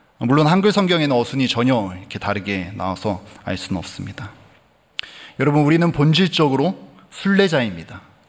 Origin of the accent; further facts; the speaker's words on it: Pyeongtaek, Gyeonggi Province, South Korea; also born or lived in Ansan; 저는 이제 고향이 평택인데요. 정확히는 송탄입니다. 거기서 초등학교 4학년 때까지 다니다가 안산으로 제가 전학을 가게 됐습니다.